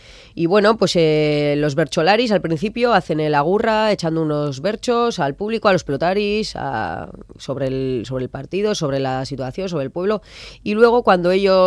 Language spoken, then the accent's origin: Spanish; Usansolo, Basque Country, Spain; Hace poco jugamos en Usánsolo, mi pueblo, fue un día súper especial para mí.